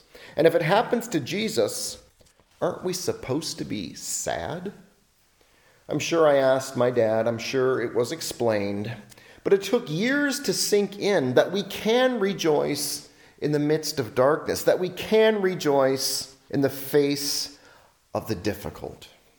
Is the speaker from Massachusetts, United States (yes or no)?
no; California, United States; I grew up in California, and we had palm trees and palm plants right on the property.